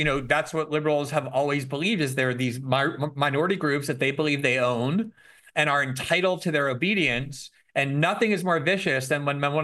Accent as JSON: {"language": "English", "country": "United States", "tie": "born or raised there", "said": "I am Jewish. I grew up in the United States. I was surrounded in the Jewish community, was raised in it."}